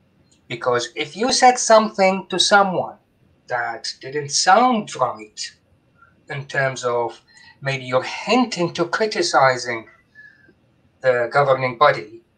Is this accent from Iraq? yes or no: yes; Iraq; So when Westerners find out I'm from Iraq, they ask me, is it better or worse than before?